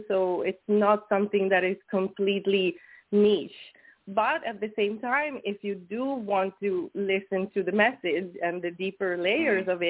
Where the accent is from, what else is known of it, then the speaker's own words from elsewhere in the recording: Veneto, Italy; English is a second language; moved away as an adult; also born or lived in Spain; I was born in Italy, actually, in a small town near Venice in Italy. And I grew up there and, you know, I started singing and making music when I was very, very little. And then I moved to Spain in my early 20s